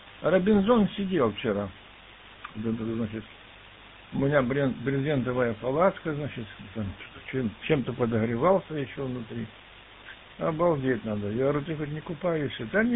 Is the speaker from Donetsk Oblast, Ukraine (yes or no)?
no; Kyiv Oblast, Ukraine; А я не киевлянин, я из пригорода.